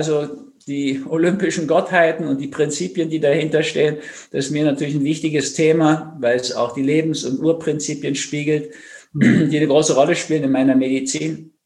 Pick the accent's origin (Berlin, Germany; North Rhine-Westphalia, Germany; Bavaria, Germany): Berlin, Germany; born there; Ich bin ja so Nachkriegskind, in Berlin geboren, in einer zerstörten Stadt sozusagen